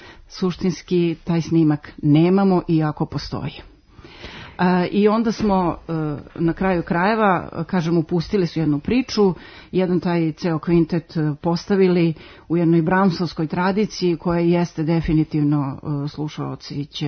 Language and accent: Serbian; Serbia; Kod nas u Srbiji kvintet je izveden